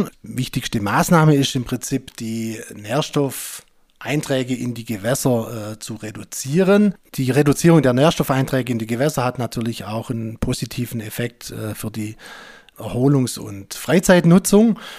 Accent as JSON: {"language": "German", "town": "Ravensburg", "region": "Baden-Württemberg", "country": "Germany", "tie": "born there", "said": "Und als gebürtiger Ravensburger bin ich natürlich fest mit Oberschwaben verwurzelt."}